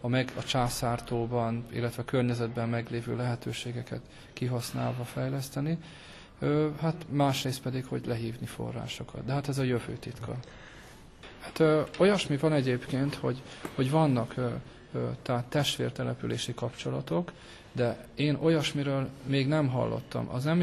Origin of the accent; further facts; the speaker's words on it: Vojvodina, Serbia; például odahaza a Délvidéken is